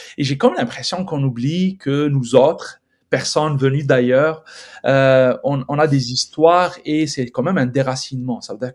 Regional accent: Algeria; donc je suis algérien, mais j'ai toujours vécu dans le nord, entre Alger et la Kabylie

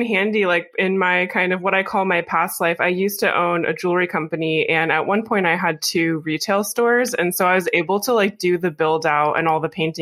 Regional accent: Alaska, United States; I was born and raised in Alaska. So this is like just part of my lifestyle at this point.

